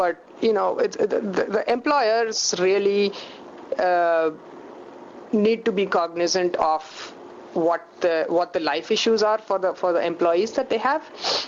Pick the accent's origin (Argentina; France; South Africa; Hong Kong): South Africa; now in United States; you get your green card in 20 years, I get it in 6 months, just because I'm from South Africa and you're from India.